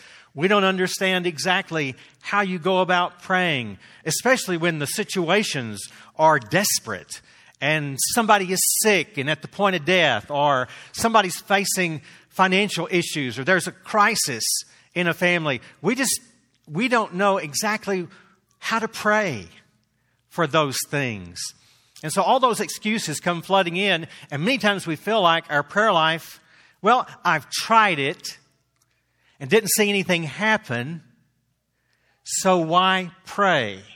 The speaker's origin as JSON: {"language": "English", "region": "Texas", "country": "United States", "accent": "Texan", "said": "And I'm sorry, I'm from Texas, so I'll talk like a Texan every now and then."}